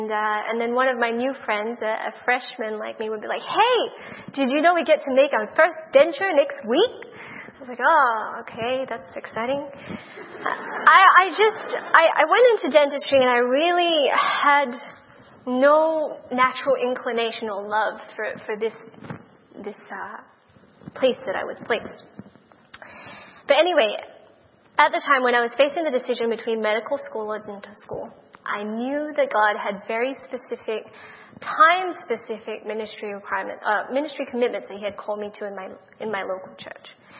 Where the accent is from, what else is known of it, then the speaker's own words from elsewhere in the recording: Australia; The exception to that was, to my dismay, the medical school in my home state.